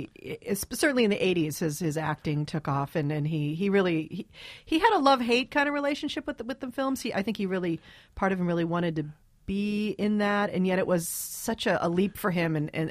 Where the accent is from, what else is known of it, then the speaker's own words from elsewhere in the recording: Dayton, Ohio, United States; born there; And you know, I was born in Dayton, Ohio. My mom was born in Dayton, Ohio. And that's about as prairie home as we get